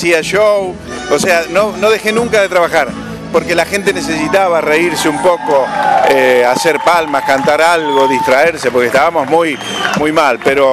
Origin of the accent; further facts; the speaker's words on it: Arroyito, Córdoba, Argentina; tengo que ir a Córdoba, mi provincia natal. Yo soy natural, nacido en Arroyito, Córdoba.